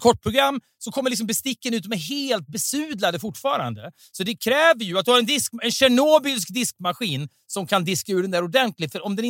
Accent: Otterbäcken, Västra Götaland County, Sweden; i min barndom i liksom i Juniskär, i liksom Otterbäcken

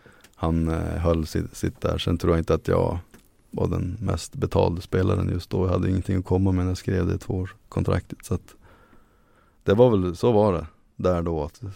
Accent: Skellefteå, Västerbotten County, Sweden; Jag sa det med hemma i Skellefteå

